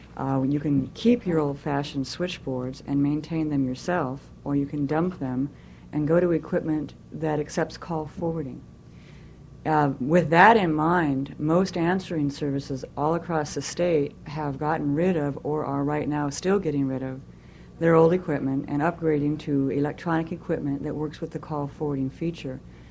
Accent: Portland, United States; I am from Portland

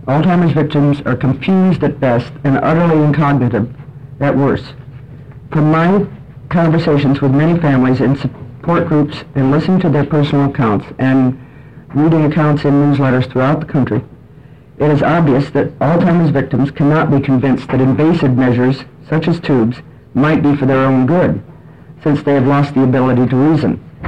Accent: Portland, United States; from Portland, and I appreciate the opportunity to be here.

